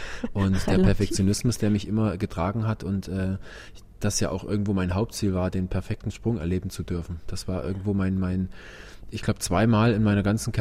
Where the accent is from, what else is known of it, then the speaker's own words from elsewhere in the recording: Saxony, Germany; moved away; Ich bin natürlich dann auch von den Wurzeln her der bekennende Sachse oder aus dem Erzgebirge, da weiß ich, wo ich herkomme.